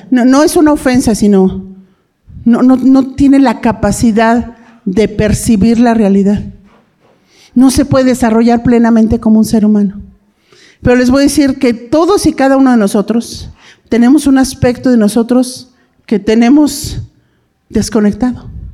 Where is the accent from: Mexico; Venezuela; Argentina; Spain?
Mexico; yo soy mujer, soy mexicana. Soy esposa, soy mamá